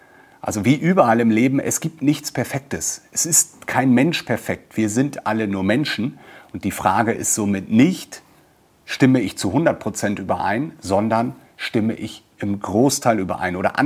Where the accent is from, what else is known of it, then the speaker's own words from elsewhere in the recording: Emlichheim, Lower Saxony, Germany; Bei uns in Emlichheim gab es ja eine etwas turbulentere Wahl der Kandidaten